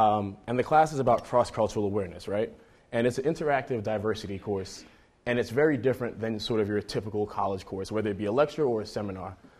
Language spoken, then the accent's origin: English; Brooklyn, New York, United States; also born or lived in Queens; I am from Brooklyn, New York. Lived in Queens for a while. My family hails from Antigua, West Indies. I grew up low income.